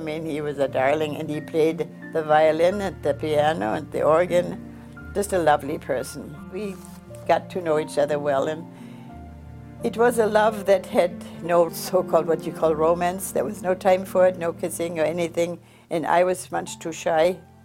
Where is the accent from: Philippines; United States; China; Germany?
Germany; Breslau, Silesia; my mother had a chance to go home to Breslau, to my hometown, with some friends and other people.